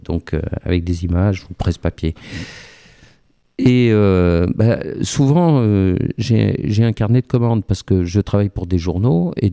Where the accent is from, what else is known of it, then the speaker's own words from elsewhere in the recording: Nouvelle-Aquitaine, France; now in Toulouse, France; quand je suis parti du Lot-et-Garonne, j'avais le choix entre Bordeaux et Toulouse. Je connaissais un peu Bordeaux et donc je suis venu à Toulouse.